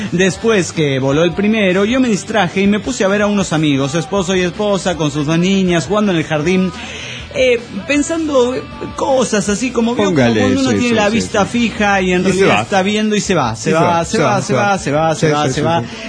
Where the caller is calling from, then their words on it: Avellaneda, Santa Fe, Argentina; Yo vine acá reportándome desde Avellaneda, Santa Fe, Argentina.